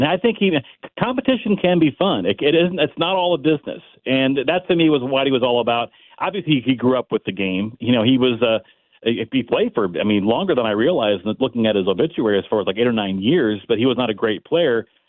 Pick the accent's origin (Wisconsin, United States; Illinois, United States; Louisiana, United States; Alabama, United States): Illinois, United States; Belleville; I grew up in Belleville